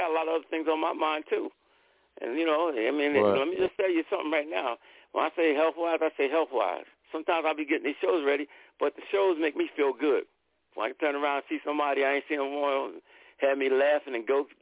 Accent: New York, United States; even though I'm from New York, Long Island, it don't matter

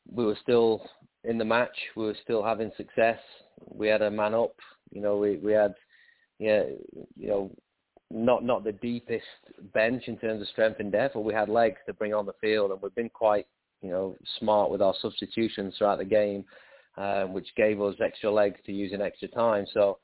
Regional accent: England, United Kingdom; now in United States; I mean, as an English guy, have terrible luck supporting anyone that goes through a penalty shootout.

